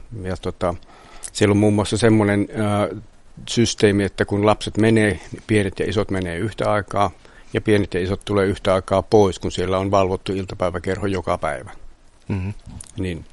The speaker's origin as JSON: {"language": "Finnish", "town": "Liperi", "region": "North Karelia", "country": "Finland", "tie": "born or raised there", "said": "Siellä ihan Liperissä maailmanna vasta, paitsi Joensuun keskussairaalassa kyllä."}